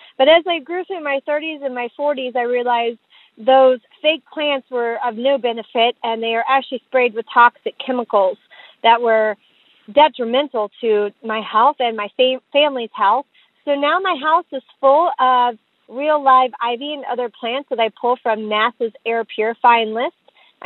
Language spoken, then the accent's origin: English; Indiana, United States; now in West Palm Beach, United States; I live in West Palm Beach, Florida. My journey with houseplants evolved from being a child of the 80s, growing up in Indiana with my mother's house covered in fake ferns and ivy that collected dust.